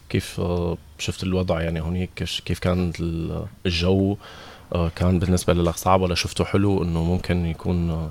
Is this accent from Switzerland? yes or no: no; Syria; German is a second language; ich komme auch aus Syrien